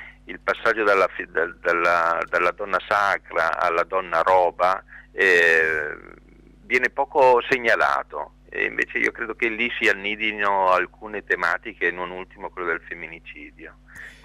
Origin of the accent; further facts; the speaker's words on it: northern Italy, Italy; Io non sono toscano, sono del nord, però